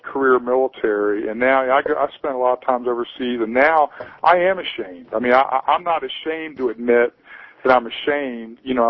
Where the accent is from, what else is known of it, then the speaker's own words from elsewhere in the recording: United States; I've always been proud to be an American